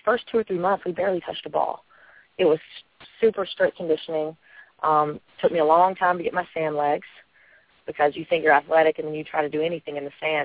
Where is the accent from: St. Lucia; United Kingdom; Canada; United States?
United States; Kentucky; I'm actually from Kentucky.